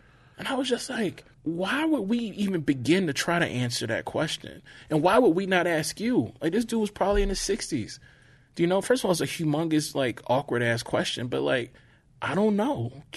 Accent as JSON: {"language": "English", "region": "the South", "country": "United States", "said": "because I'm from the South, anybody who picks up my book, I'm thankful for."}